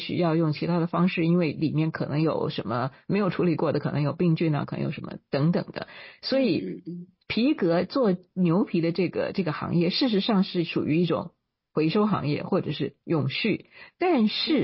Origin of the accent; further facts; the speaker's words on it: Taiwan; 因为我是台湾长大的，所以在中国我就觉得很有趣